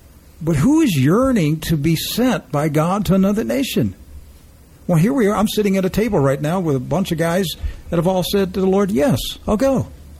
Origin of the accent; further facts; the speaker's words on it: Maryland, United States; I grew up in Western Maryland, and the Moravians were very prominent in Maryland, Pennsylvania, in that region.